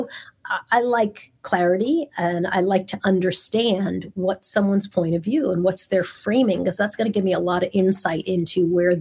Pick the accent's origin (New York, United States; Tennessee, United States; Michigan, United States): New York, United States; Long Island; I grew up middle class in Long Island.